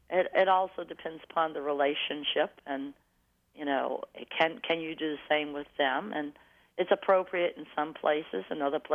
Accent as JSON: {"language": "English", "region": "the South", "country": "United States"}